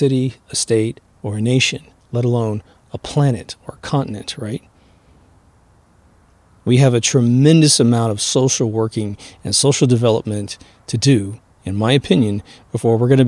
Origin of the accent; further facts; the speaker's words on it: Kansas, United States; Like I grew up in Kansas. I could drive anywhere in Kansas, and as long as they recognize me as a fellow Kansan